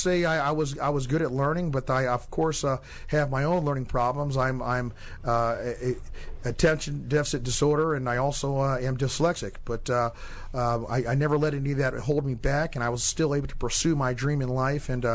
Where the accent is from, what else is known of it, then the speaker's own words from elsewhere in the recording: Washington, District of Columbia, United States; Unfortunately, growing up in Washington, D.C., the majority of my friends are no longer here.